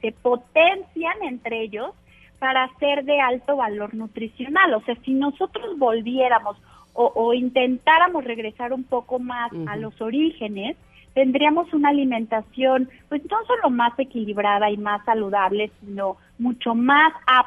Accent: Mexico; somos los vecinos de Estados Unidos

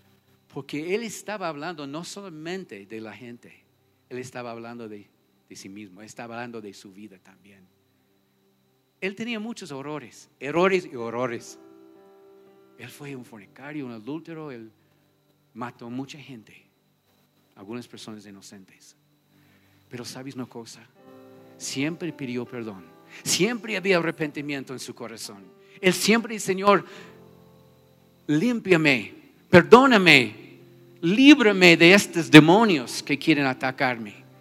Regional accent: United States; Spanish is a second language; now in Ecuador; Yo fui criado en Gringolandia, en un lugar donde todo conveniencia, supuestamente. Yo pensé toda mi vida: voy a vivir en este país por el resto de mi vida.

